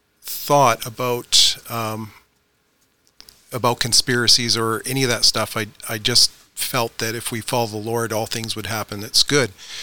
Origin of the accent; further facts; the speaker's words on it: Prince George, British Columbia, Canada; now in Creston, Canada; I was raised in Prince George in a mostly atheist home, and moved to Creston in 1987, and moved away from the Kootenays in 1994